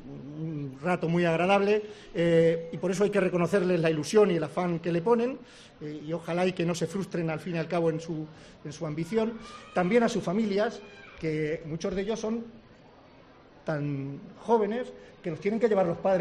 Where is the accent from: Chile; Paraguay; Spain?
Spain; está en nuestros genes, no solo como españoles